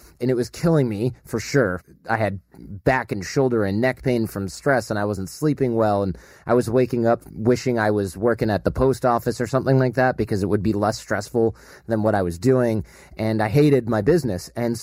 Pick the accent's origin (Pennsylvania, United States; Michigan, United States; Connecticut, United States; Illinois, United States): Michigan, United States; We were just workaholics because we grew up in Michigan. Our fathers were auto industry.